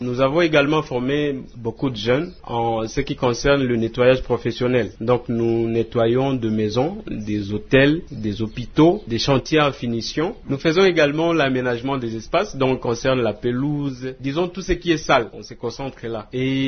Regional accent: Isiro, Haut-Uélé, DR Congo; quand j'ai fini les études, je suis rentré à la maison, ici chez nous, à Issiro.

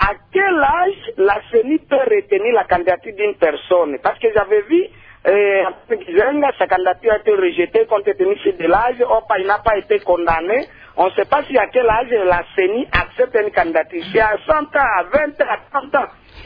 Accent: Kindu, Maniema, DR Congo; ici chez nous à Kindu, il y avait une élection de gouverneur

